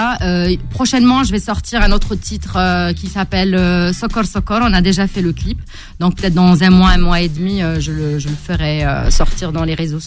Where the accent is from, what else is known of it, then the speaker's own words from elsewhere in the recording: Oran, Oran Province, Algeria; born there; Je suis née à Oran, j'ai grandi avec cette musique.